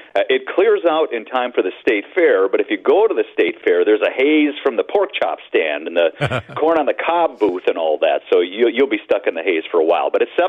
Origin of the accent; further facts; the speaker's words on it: United States; So I was like, how about … ? I grew up on the St. Croix River.